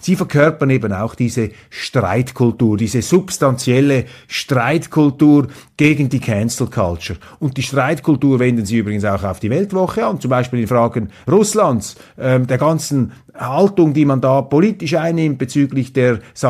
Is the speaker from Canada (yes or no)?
no; Switzerland; Aus serbischer Sicht und auch als Schweizer. Wir sind natürlich Fans von Roger Federer